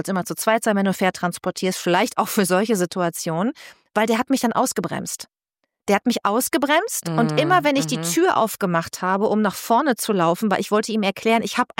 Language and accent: German; Bad Lippspringe, North Rhine-Westphalia, Germany; ich bin ja mit meinem Papa aufgewachsen in Bad Lippspringe. Wir waren das zweitletzte Haus am Wald